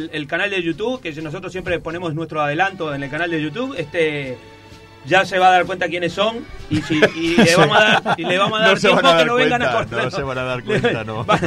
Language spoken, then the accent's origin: Spanish; Uruguay; Yo, como soy uruguayo, yo soy